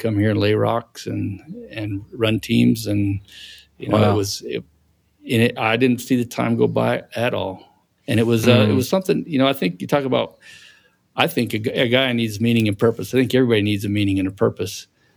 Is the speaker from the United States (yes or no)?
yes; Rocky Mountains, United States; I wasn't afraid of the mountains back then because I grew up in the Rockies.